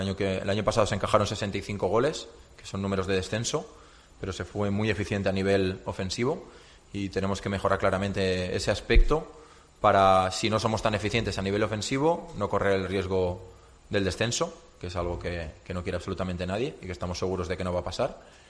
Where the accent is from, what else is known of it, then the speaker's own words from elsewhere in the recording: Catalonia, Spain; born there; soy socio del Barça, nací ahí al lado y no lo voy a negar, pero yo ahora mismo soy del Granada a muerte